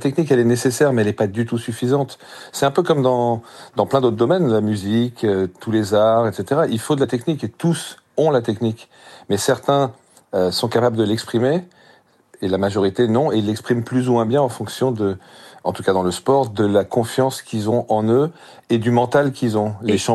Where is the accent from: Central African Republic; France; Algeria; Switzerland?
France; Je suis français, je suis très fier d'être français, je suis très heureux d'être français, je suis très heureux en France.